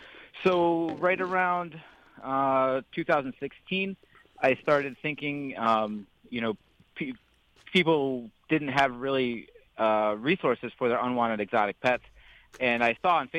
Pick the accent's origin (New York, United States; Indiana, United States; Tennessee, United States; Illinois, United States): New York, United States; New York City; So I grew up actually in New York City, and I've always been interested in animals.